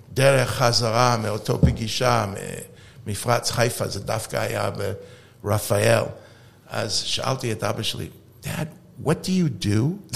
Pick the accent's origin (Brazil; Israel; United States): United States; California; אני גדלתי בבית פוליטית, בחוף המערבי שבקליפורניה, בארצות הברית